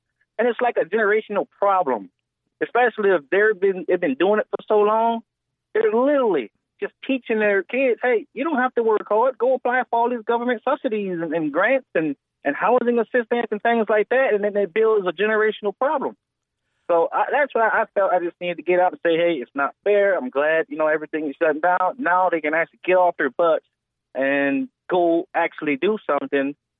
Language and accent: English; New Orleans, Louisiana, United States; I'm from New Orleans, by the way.